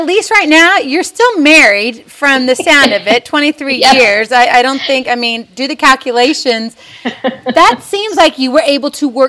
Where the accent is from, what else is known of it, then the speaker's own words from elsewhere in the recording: Hawaii, United States; I'm originally from Hawaii.